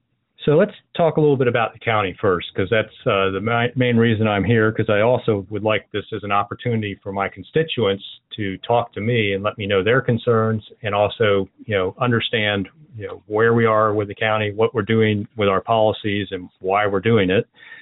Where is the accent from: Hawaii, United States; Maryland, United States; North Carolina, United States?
Maryland, United States; also born or lived in Washington, D.C.; I was born in Washington, D.C., right in the belly of the beast, and I grew up in the Maryland suburbs.